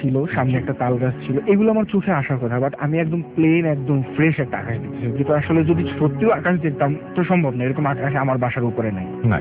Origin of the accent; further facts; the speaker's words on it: Barisal, Barisal Division, Bangladesh; now in Dhaka, Bangladesh; আমার home town Barishal, আমি ঢাকা মহাখালীতে থাকি।